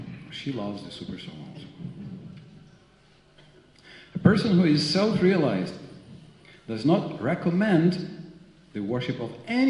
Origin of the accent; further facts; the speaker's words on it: Western Ukraine, Ukraine; first language Ukrainian; English is a second language; and in my language, I'm from West Ukraine.